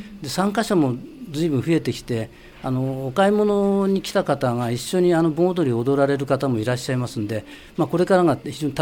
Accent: Fujisawa, Kanagawa, Japan; 私は生まれも育ちもこの藤沢で一歩も出たことないんですよ。

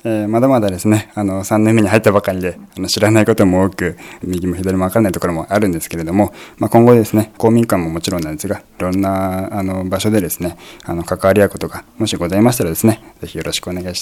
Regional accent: Yokohama, Kanagawa, Japan; 私横浜出身なんですけれども

